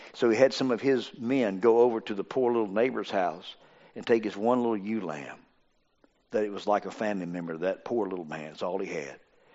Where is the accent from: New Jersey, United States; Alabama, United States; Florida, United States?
Alabama, United States; Mobile; I picture an old washboard growing up in the South. And of course, you can't get much further south than Mobile, Alabama.